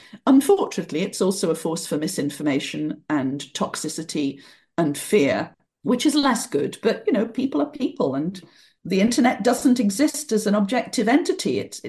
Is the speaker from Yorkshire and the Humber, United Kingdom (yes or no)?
yes; Barnsley, Yorkshire and the Humber, United Kingdom; certainly growing up in Barnsley, I was considered very foreign indeed.